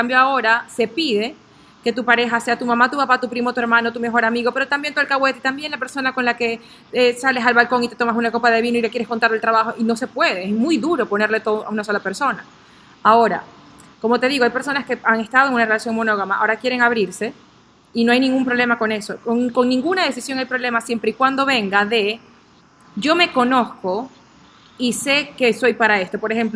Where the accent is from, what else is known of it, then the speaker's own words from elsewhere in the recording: Venezuela; now in United States; yo estoy aquí en Estados Unidos, pero yo soy de Venezuela.